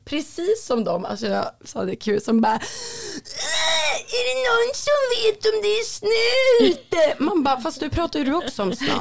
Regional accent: Norrland, Sweden; Det är liksom, it's att jag är från Norrland.

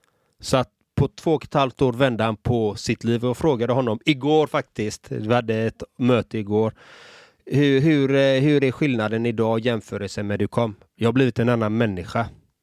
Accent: Gothenburg, Västra Götaland County, Sweden; Själv är jag uppvuxen i en förort i Göteborg.

